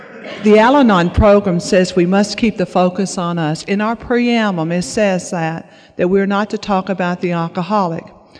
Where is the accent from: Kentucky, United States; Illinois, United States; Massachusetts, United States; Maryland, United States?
Kentucky, United States; Bardstown; also born or lived in Washington County, Kentucky; I'm from Bardstown, Kentucky. It's a small town, 40 miles south of Louisville. I wasn't always from Bardstown. I was from a rural area in a very small spot in the middle of the road in rural area of Washington County.